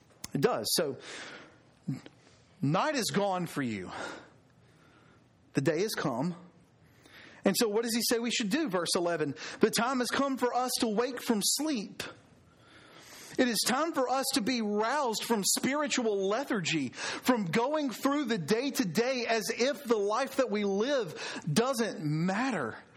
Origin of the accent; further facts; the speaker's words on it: Alabama, United States; Now, guys, I grew up in Southwest Alabama.